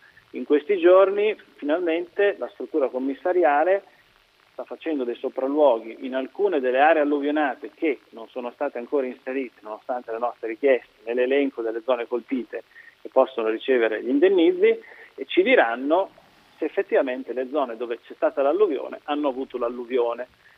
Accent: Bologna, Emilia-Romagna, Italy; lo dico da bolognese, da città che sta nel mezzo, che vuole unire questo paese

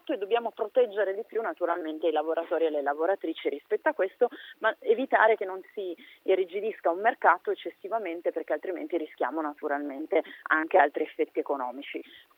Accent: Piedmont, Italy; peraltro devo dire, essendo piemontese

